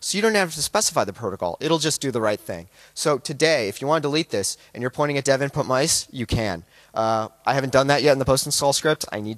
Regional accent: United States; In this case, because I'm American, you use US

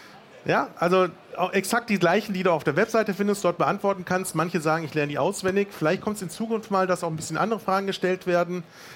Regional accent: Berlin, Germany; Tatsächlich, wie gesagt, ich bin aus Berlin.

